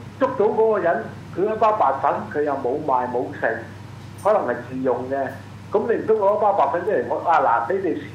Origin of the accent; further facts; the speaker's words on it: Hong Kong; 我自己其實我都五十幾歲啊，我土生土長嘅。